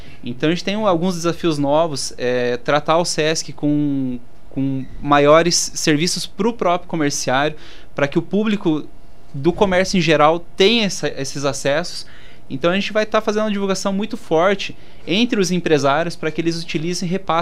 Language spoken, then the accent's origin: Portuguese; Capanema, Paraná, Brazil; Eu que sou natural de Capanema, sou do Sudoeste.